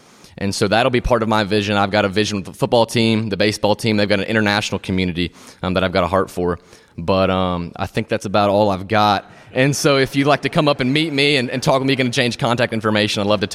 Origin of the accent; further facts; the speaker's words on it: Memphis, Tennessee, United States; I'm actually from Memphis, Tennessee. Grew up about 10 minutes down the road.